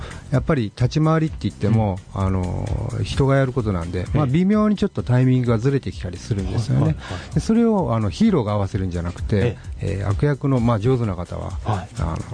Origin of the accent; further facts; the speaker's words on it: Fukuoka, Japan; 僕がずっと生まれも育ちも今までずっと福岡を離れたことないっていうことがあって